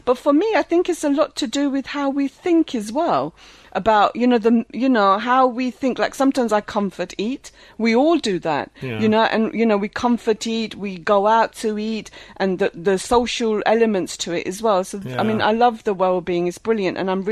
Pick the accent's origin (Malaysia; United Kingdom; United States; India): United Kingdom; London; But when I was growing up in London, I was from London